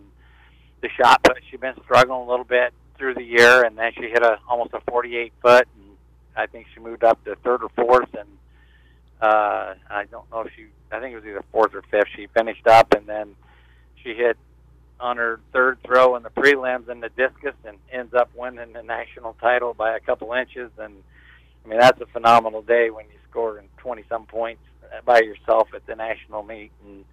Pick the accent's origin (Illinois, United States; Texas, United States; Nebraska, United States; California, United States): Nebraska, United States; But we're from Nebraska, so we're used to that.